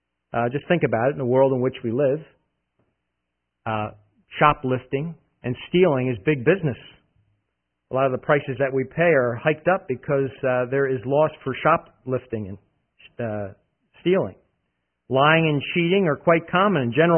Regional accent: New Jersey, United States; I'm from New Jersey, and there's a vacation place in New Jersey called Cape May.

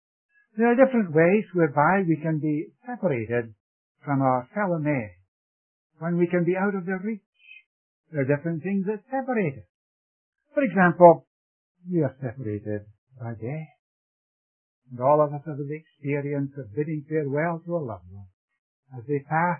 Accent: Scotland, United Kingdom; also born or lived in India; As some of you know, I was born in India. My parents were missionaries there. And I was brought to Scotland from India about the age of 5 years.

